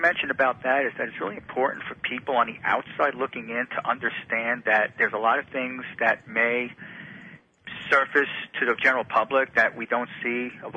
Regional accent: New Jersey, United States; I love growing up in New Jersey.

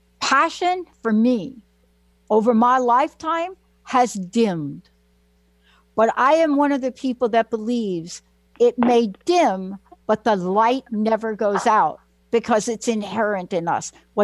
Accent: Bronx, New York, United States; I am a girl from the Bronx, New York. I don't hide from the face of failure.

